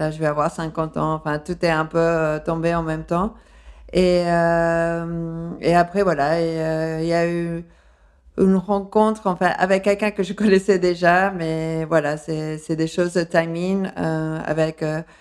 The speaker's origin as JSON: {"language": "French", "town": "Paris", "region": "Île-de-France", "country": "France", "tie": "born or raised there", "also_born_or_lived": "London, United Kingdom", "accent": "slight English accent", "said": "Et à Londres. C'est pour ça que j'ai un accent un peu indéfini, mais avec un léger accent anglais aussi."}